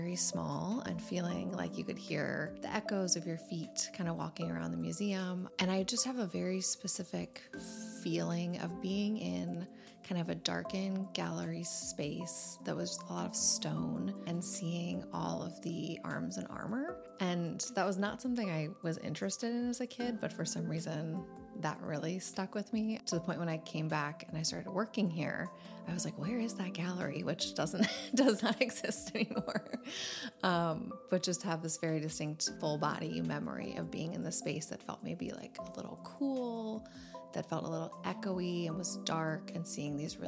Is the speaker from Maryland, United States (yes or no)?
yes; Baltimore, Maryland, United States; And so I grew up in Baltimore and actually went to elementary school about three blocks from the Walters.